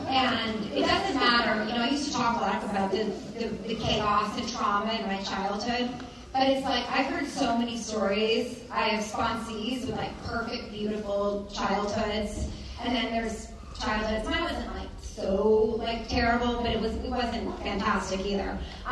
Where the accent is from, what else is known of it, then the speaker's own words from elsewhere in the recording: New York City, New York, United States; So as I said, I grew up in New York City